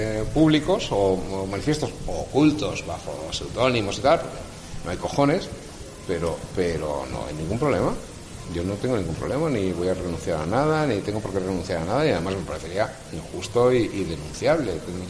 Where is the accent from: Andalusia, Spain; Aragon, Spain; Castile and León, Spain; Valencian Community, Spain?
Andalusia, Spain; Huelva; Pero coño, si yo soy de Huelva, ¿por qué voy a renunciar a la provincia de Huelva?